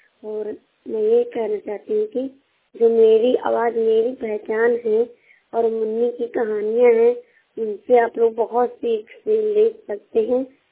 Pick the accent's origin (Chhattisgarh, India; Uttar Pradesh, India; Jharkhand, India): Uttar Pradesh, India; कक्षा 8 की छात्रा और मैं जिला फतेहपुर से हूँ।